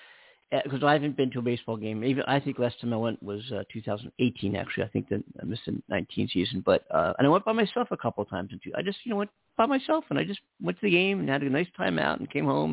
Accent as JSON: {"language": "English", "town": "Philadelphia", "region": "Pennsylvania", "country": "United States", "tie": "born or raised there", "lives_now": "Los Angeles, United States", "said": "I'm Philly's my hometown, but LA is my town now."}